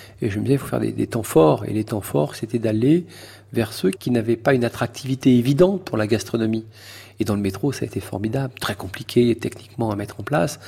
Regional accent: Paris, Île-de-France, France; born there; Moi, je suis né à Ménilmontant, comme vous le savez.

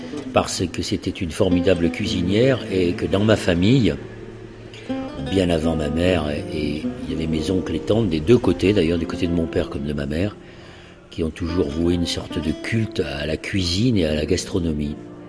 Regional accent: Bordeaux, Nouvelle-Aquitaine, France; Quand je suis bordelais, j'ai été habitué avec mes copains à aller très souvent au Pays Basque.

